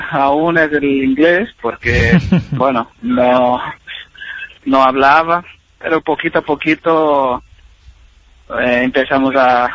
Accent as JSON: {"language": "Spanish", "region": "São Paulo", "country": "Brazil", "moved": "yes", "lives_now": "Villarreal, Spain", "said": "Yo en São Paulo, donde mi ciudad de origen también es muy movida, mucha gente, entonces ya estaba más o menos un poco acostumbrado a lo que es mucha gente."}